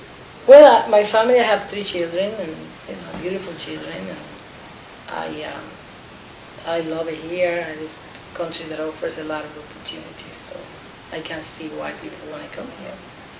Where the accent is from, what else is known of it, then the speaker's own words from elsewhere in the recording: Cuba; moved away as an adult; now in United States; I came here in the 70s, early 70s. Yeah, I was born in Cuba and I was raised there until I was 18, and then I left. And I've been here ever since.